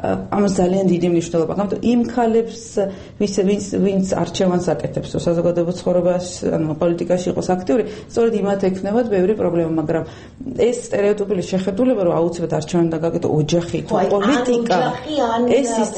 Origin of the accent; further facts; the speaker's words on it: Adjara, Georgia; მე აჭარიდან ვარ, რეგიონიდან ვარ